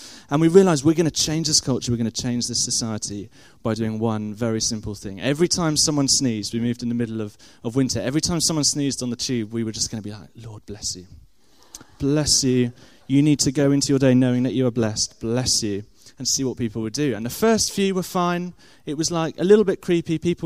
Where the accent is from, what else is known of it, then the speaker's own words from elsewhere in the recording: Guildford, South East England, United Kingdom; also born or lived in Nottingham; I grew up just outside of London in a lovely place called Guildford, southwest of London, which was wonderful. And then went up to Nottingham to university there, which I think is a close second in the city stakes of the UK, before moving here about 5 years ago with Joe.